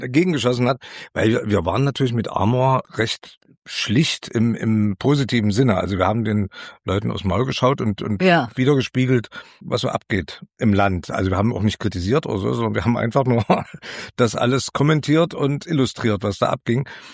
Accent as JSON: {"language": "German", "town": "Taucha", "region": "Saxony", "country": "Germany", "tie": "born or raised there", "said": "Also ich bin in Taucher bei Leipzig zur Schule gegangen, 3 Jahre lang"}